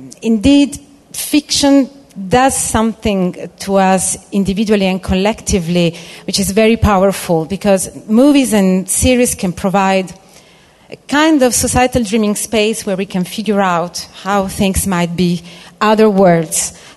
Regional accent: Italy; English is a second language; more or less, as many nationalities, including Italian, as you might have guessed from my name or my accent as well.

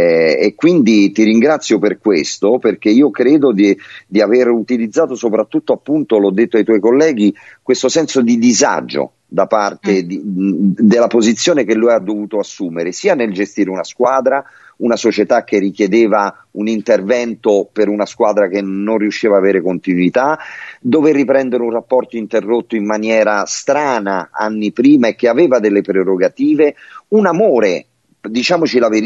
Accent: Rome, Lazio, Italy; perché vivo a Roma e sono romano

